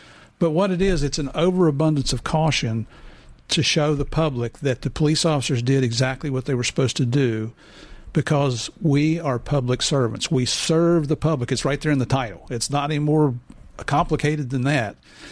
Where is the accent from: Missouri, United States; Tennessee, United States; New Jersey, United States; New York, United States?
Tennessee, United States; Murfreesboro; I grew up in Murfreesboro, which is the county south of Davidson County where Nashville is.